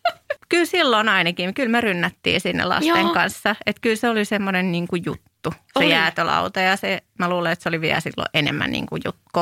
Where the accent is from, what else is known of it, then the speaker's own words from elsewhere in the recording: Lohja, Uusimaa, Finland; mä oon siis Lohjalta kotoisin